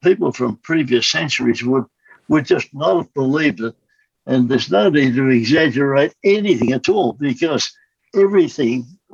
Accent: Kalgoorlie, Western Australia, Australia; I was growing up in Kalgoorlie, and I'm a fifth generation guy in the mining industry in our family

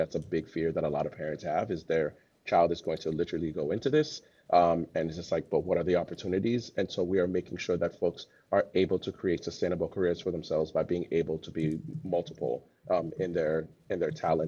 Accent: Miami, Florida, United States; also born or lived in New York; I'm originally from Miami. And then I lived in New York for a year

